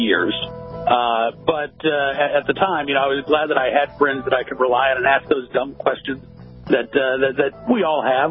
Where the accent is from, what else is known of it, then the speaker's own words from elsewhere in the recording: Oklahoma, United States; Well, you know, growing up in Oklahoma, even though I didn't grow up in a gun-owning family, I grew up in a very pro-gun state.